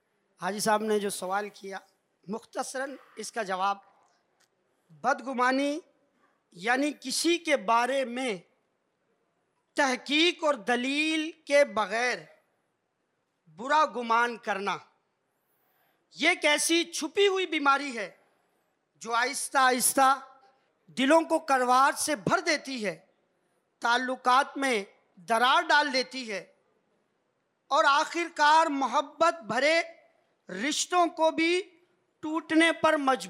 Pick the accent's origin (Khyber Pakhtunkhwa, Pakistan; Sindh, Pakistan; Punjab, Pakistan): Sindh, Pakistan; Hyderabad; تعلق میرا شہر حیدرآباد سے ہے۔ تقریباً میری عمر 56 سال ہے،